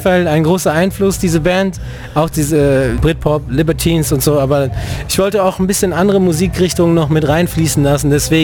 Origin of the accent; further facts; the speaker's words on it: Garbeck, North Rhine-Westphalia, Germany; wir kommen aus dem Sauerland. Wir kommen aus dem tiefsten Sauerland, aus dem kleinen Kaff. Wir kommen aus Garbeck, das gehört zu Balve. Das Einzige, was man in Balve kennen könnte, ist die Höhle.